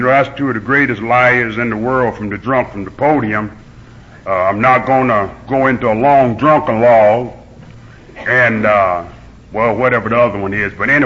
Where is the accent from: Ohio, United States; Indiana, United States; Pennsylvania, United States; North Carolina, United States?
North Carolina, United States; Carthage; I was born and raised up here in North Carolina. That's my home, Carthage, North Carolina, just a few miles up from Pinehurst and Southern Pines.